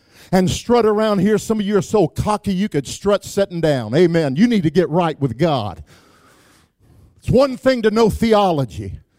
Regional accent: Wichita Falls, Texas, United States; I mean, I grew up in Wichita Falls, Texas. I mean, the only thing, we got a barbecue stand, a beer joint, and a Baptist church on every corner in Wichita Falls, Texas.

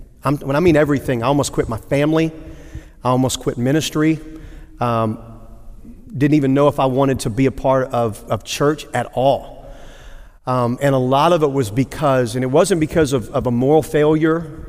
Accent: Arkansas, United States; now in East Texas, United States; I'm originally from South Arkansas, which in East Texas is almost identical. So, but I've been in the area since 96

